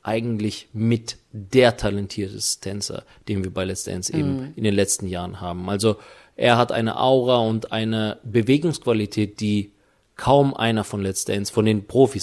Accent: North Rhine-Westphalia, Germany; Wir sind mit Valentin in Nordrhein-Westfalen groß geworden

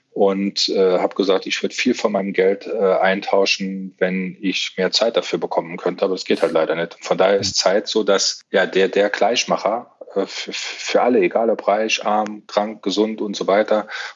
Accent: Saarland, Germany; Das ist meine Heimat, da fühle ich mich sehr, sehr wohl.

